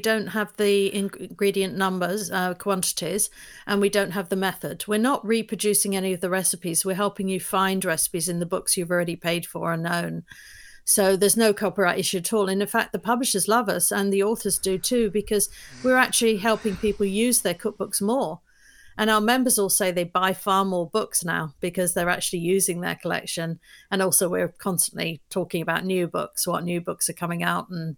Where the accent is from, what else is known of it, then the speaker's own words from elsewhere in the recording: London, United Kingdom; now in United States; I'm from London, but I moved to the US 23 years ago. But I've kept my accent.